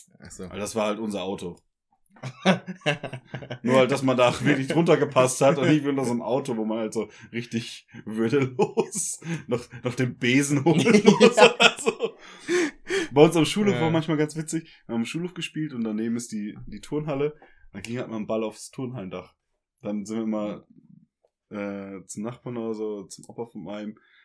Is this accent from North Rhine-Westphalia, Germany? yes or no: yes; North Rhine-Westphalia, Germany; Ich komme noch so gerade aus dem Pott, muss man ja sagen.